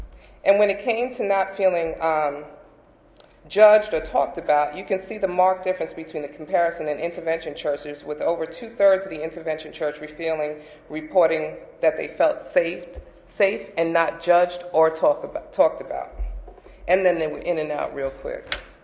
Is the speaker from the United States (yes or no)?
yes; New York, United States; now in Missouri, United States; I'm from New York originally, but I learned that in Missouri, it's the show me state.